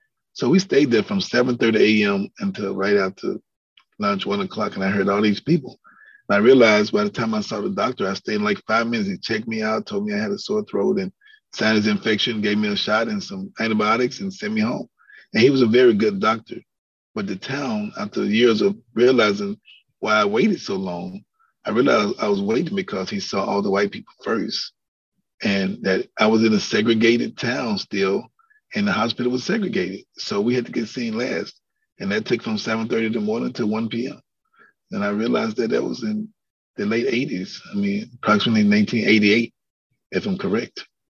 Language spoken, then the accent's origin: English; Mississippi, United States; I mean, I'm from Mississippi where a lot of racism and a lot of Black history records that has been broken